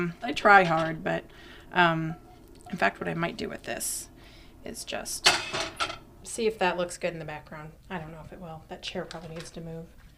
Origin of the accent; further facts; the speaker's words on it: Alaska, United States; I grew up on Chena Hot Springs Road.